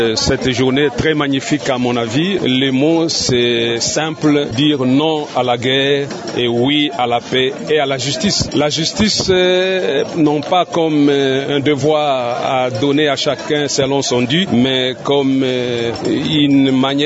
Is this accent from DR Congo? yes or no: yes; DR Congo; Et comme dit notre hymne national … nous sommes des Congolais. Nous ne sommes pas des Congolais chinois, bazar, nous sommes des Congolais, nous devons nous mettre debout.